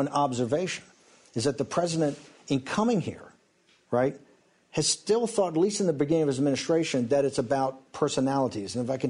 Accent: Ireland; I got it. You know, I'm Irish. I got my black book, and I got him.

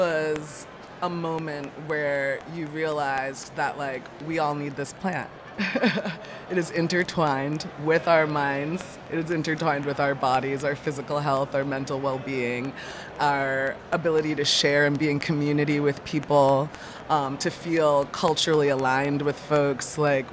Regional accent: New York, United States; I feel like I'm exploring when I come from New York to California.

